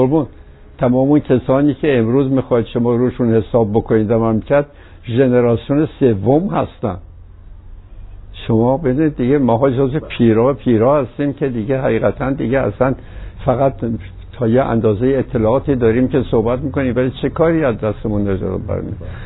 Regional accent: Iran; moved away; من تنها کسی بودم که با ایشون از ایران اومدم بیرون

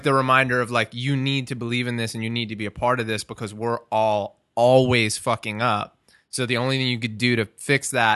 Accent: Long Island, New York, United States; Although I'm Long Island, I shouldn't say New York. I am specifically from Long Island. It's important to make that distinction.

